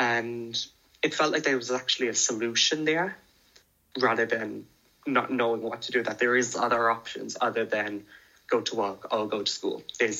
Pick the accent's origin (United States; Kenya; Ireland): Ireland; Waterford, Munster; I'm 18 years old and I'm from Waterford.